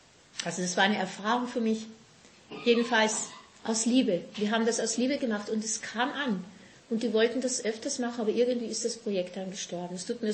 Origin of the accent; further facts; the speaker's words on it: Austria; ich weiß nicht, wie man hier sagt, ich bin ja Österreicherin